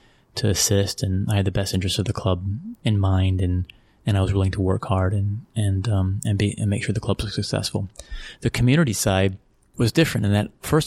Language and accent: English; Texas, United States; moved away as an adult; now in Liverpool, United Kingdom; But when people realize that I'm an American from Texas, moved to Liverpool to help out Liverpool Football Club, it was arms wide open.